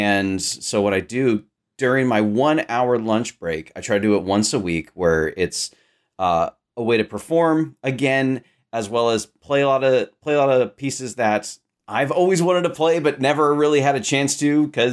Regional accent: Sacramento, California, United States; So I grew up in Sacramento, California.

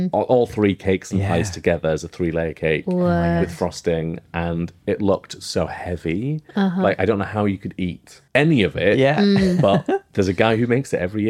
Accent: Bradford, Yorkshire and the Humber, United Kingdom; I'm from Yorkshire. Yeah, I'm from Bradford.

